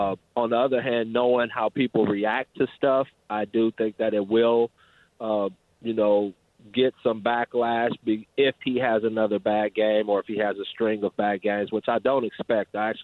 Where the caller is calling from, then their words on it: Los Angeles, California, United States; I'm calling from Los Angeles.